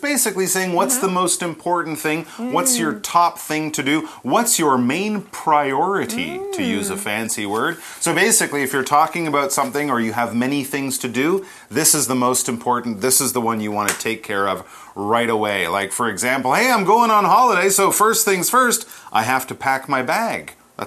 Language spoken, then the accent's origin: English; Canada; Actually, I'm from Canada, and we have Thanksgiving in October.